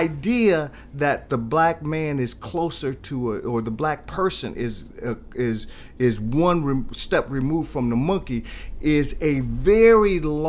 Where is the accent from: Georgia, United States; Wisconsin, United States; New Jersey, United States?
Wisconsin, United States; Milwaukee; I grew up in Milwaukee.